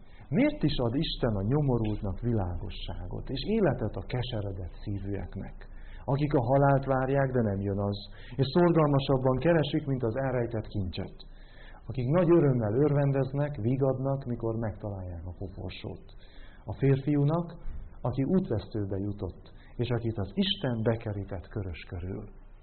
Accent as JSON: {"language": "Hungarian", "region": "Transylvania", "country": "Romania", "said": "aki tejért ment a szomszéd faluba, Erdélyben, ahonnan származom"}